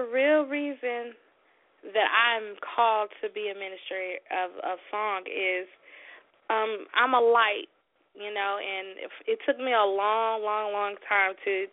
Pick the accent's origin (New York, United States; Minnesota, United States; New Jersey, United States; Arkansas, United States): Arkansas, United States; McNeil; moved away as an adult; now in Dallas, United States; Well, I'm originally from Arkansas, a little small town in Arkansas called McNeil, Arkansas. It's right outside of Magnolia, Arkansas, and I grew up there. And once I graduated from high school, we moved out here in 2001 in Dallas